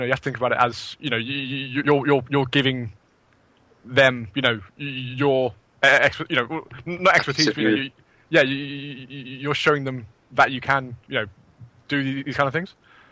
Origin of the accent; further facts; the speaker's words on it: Newmarket, East of England, United Kingdom; I'm also on the Train the Game course, and I'm from Newmarket, Suffolk.